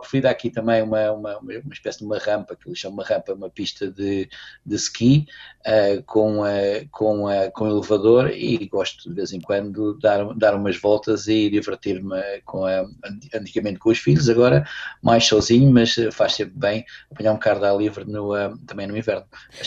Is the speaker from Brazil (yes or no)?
no; Portugal; moved away; estes 20 anos de estar fora de Portugal, sou português de coração, alma, espírito